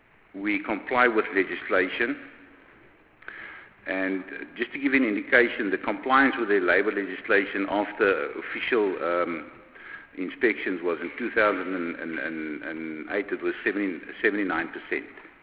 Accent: South Africa; we are excluded from being South African

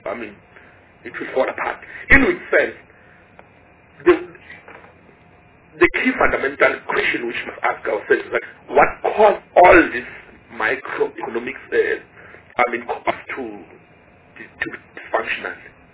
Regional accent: Mpumalanga, South Africa; I'm from Mpumalanga province.

